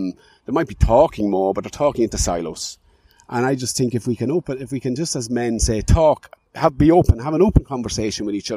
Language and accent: English; Dundalk, Leinster, Ireland; I'm a Dundalk, I'm from Dundalk, but I'm a Celtic supporter all my life since the 1970s.